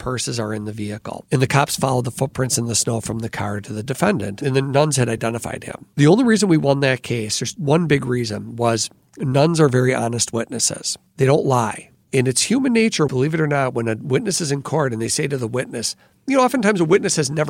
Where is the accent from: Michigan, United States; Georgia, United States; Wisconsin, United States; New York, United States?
Wisconsin, United States; Waukesha; And I am born and raised in Waukesha.